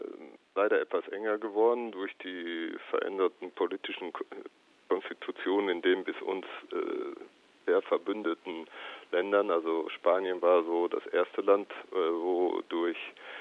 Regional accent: Germany; Und deswegen meine ich, können wir da selbstbewusst als Deutsche auftreten und sagen, das ist die Menschenwürde

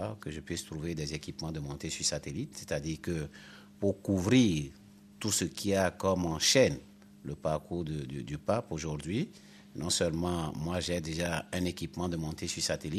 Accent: Benin; avec la libéralisation, n'est-ce pas, de l'espace audiovisuel chez nous au Bénin.

